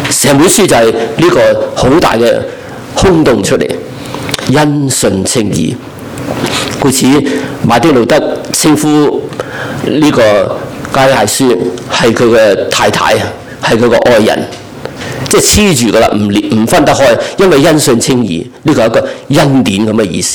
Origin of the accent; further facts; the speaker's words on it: Guangdong, China; 我们广东人讲的真的砸死你都得。